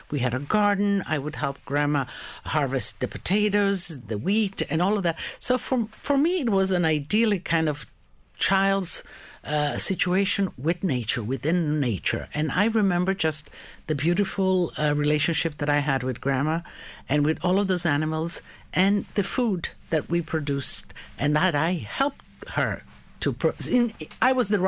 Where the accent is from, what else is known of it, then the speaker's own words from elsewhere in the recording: Istria County, Croatia; You know, I was born in Istria. Istria is a little peninsula that now actually is in Croatia.